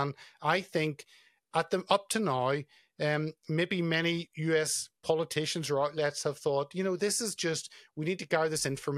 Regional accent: United Kingdom; Again, as a Brit, I sit back and think, if the UK government was telling me we've got a terrorism website and you need to register with it, why is this needed?

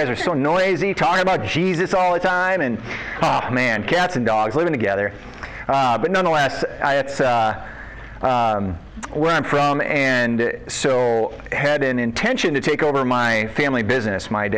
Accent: South Dakota, United States; born and raised in South Dakota

